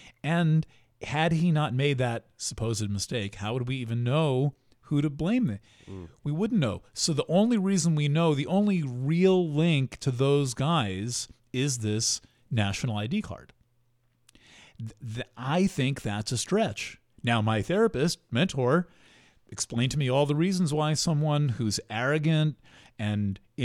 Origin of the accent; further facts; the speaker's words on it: New York, United States; Just as an honorary Jew, as a New Yorker, with, you know, one of these people who just grew up around Jews